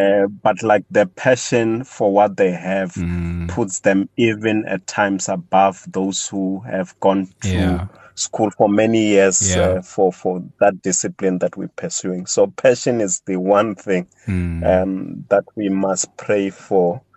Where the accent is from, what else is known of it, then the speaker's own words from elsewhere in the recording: Limpopo, South Africa; So I am from Limpopo. I am an Adventist